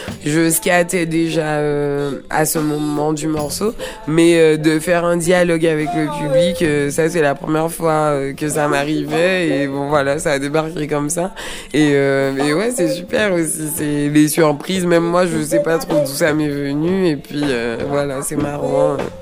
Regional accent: Martinique, France; now in Lille, France; je suis originaire de Martinique, mais j'habite à Lille.

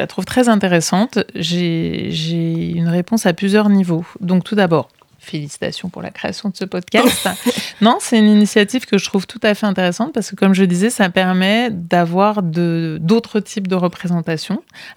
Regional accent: France; on a été dressés et éduqués dans notre cerveau en tant que Français.

